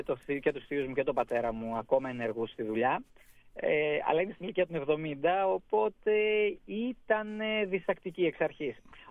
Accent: Kokkinogeia, Eastern Macedonia and Thrace, Greece; Ναι, είμαι από τα Κοκκινόγια Δράμας, είναι το χωριό μου.

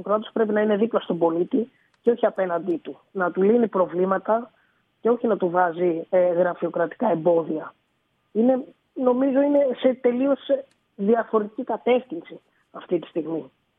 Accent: Alexandroupoli, East Macedonia and Thrace, Greece; Εγώ τυχαίνει να είμαι και από την Αλεξανδρούπολη

